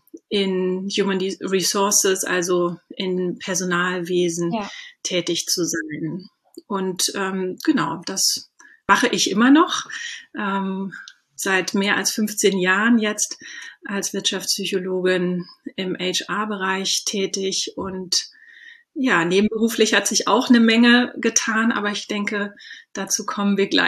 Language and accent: German; Southern Germany, Germany; Ich komme ursprünglich auch aus Süddeutschland